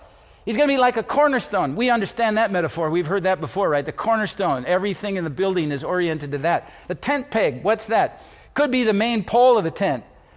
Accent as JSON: {"language": "English", "region": "Iowa", "country": "United States", "said": "but I'm from Iowa. Storm clouds are good. You love storm clouds. They bring rain."}